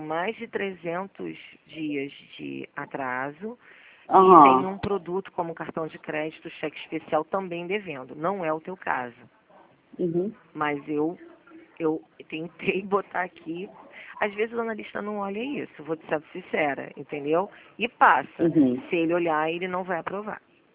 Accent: Brazil; A gente é brasileira, a gente não costuma desistir muito fácil, né?

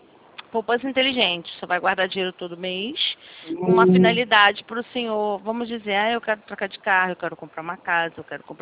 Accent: Rio de Janeiro, Brazil; Sou do Rio. Do centro da cidade aqui. Eu sou da central. Do centro da cidade.

